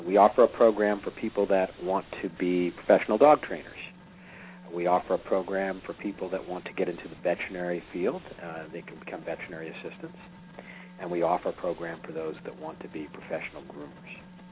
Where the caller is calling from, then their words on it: Pasadena, California, United States; Well, I'm calling from Pasadena, which is north of Los Angeles, California.